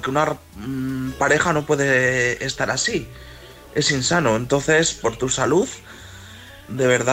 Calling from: León, Castile and León, Spain

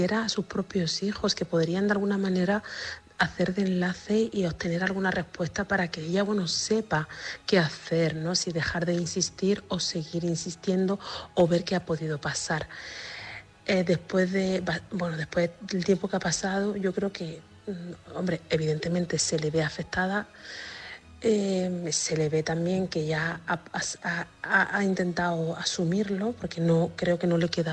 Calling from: Seville, Andalusia, Spain; de Sevilla.

